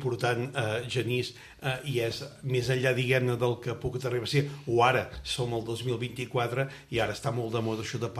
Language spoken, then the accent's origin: Catalan; Catalonia, Spain; Som catalans, diguem-ne aquí